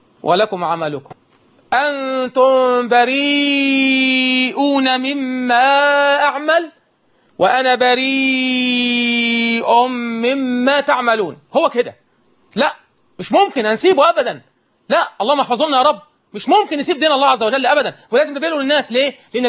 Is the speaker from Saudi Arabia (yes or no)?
no; Egypt; اللهم اجعل بلدنا مصر بلد أمن وأمان